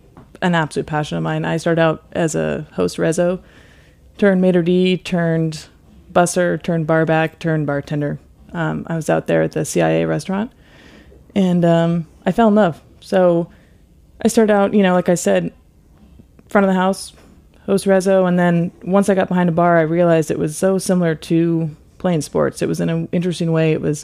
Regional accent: California, United States; I grew up in California, and I started working in restaurants sometime between my freshman and sophomore year.

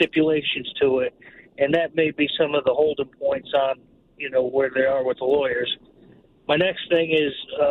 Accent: New England, United States; And, you know, obviously, you know, I'm from New England and love watching you play, Zoe.

